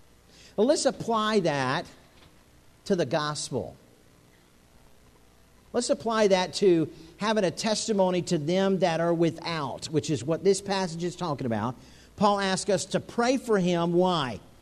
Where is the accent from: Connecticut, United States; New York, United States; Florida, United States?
Florida, United States; And I'm from Florida. We used to have pretty bad thunderstorms